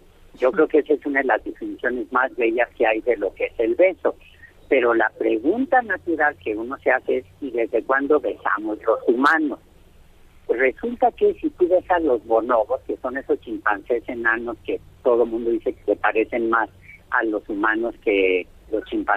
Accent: Mexico; pero sabiendo cómo somos los mexicanos

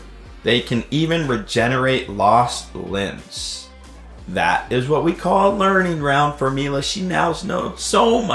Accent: Oregon, United States; Same goes for my home state of Oregon on the opposite coast.

